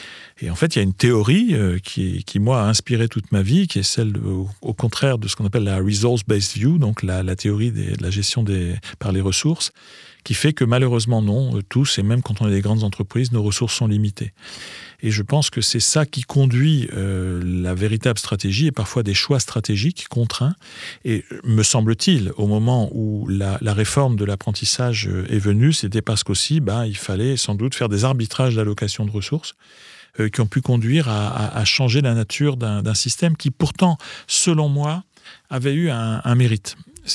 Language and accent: French; France; comme on est français, on va s'auto-dénigrer